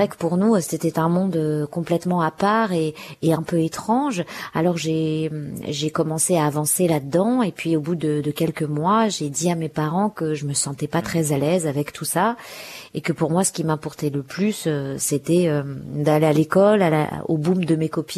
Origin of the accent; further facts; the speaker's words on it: France; born there; Et finalement, mes parents sont nés en Algérie et moi, je suis née en France.